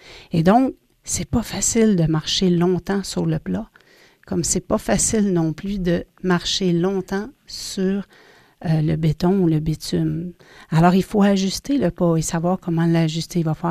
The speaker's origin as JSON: {"language": "French", "region": "Quebec", "country": "Canada", "said": "si nous sommes d'ici, donc nous sommes Québécois, Québécoises"}